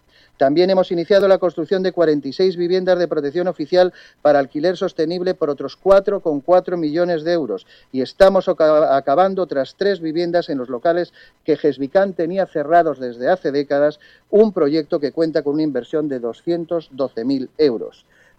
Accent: Cantabria, Spain; Yo, como consejero del Gobierno de Cantabria y como cántabro

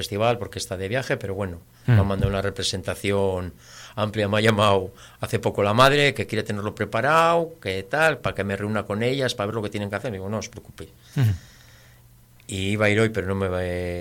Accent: Laredo, Cantabria, Spain; siempre es Laredo y Laredo, y yo soy muy de Laredo.

